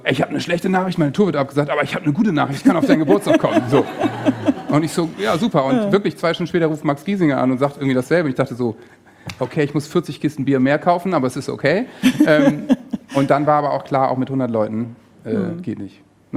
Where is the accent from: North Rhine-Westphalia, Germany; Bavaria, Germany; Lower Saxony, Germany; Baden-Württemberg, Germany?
North Rhine-Westphalia, Germany; Wir kommen aus dem Westfälischen, also komplett andere Ecke.